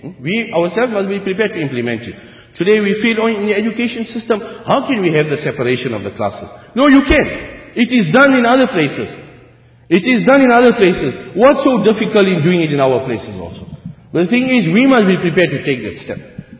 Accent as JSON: {"language": "English", "country": "South Africa", "said": "We come from South Africa, you think our, you know, we live in, like they say, some people are, oh, in Africa, you see the animals running around in the street, South Africa?"}